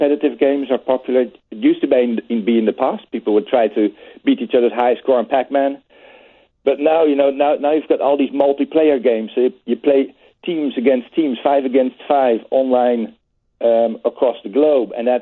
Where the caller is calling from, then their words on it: Amsterdam, North Holland, Netherlands; I'm live from Amsterdam.